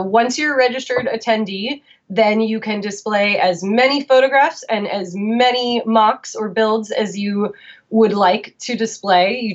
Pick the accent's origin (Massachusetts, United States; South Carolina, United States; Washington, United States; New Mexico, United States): Washington, United States; Seattle; now in Portland, United States; was in the midst of planning the toy photography meetup in Seattle at the time, which is actually my hometown. I moved to Portland from Seattle like 12 years ago now.